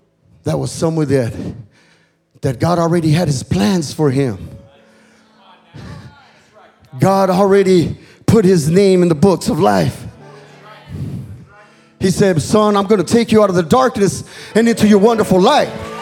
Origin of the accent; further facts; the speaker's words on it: Bell, California, United States; You know, when we were growing up, I was, Mom, could I go to the city of Bell? You know, I was from East LA, the city of Bell.